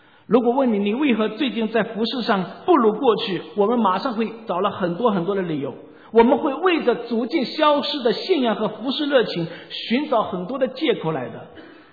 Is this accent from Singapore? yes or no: no; China; now in United States; 我是来自中国的一个传道人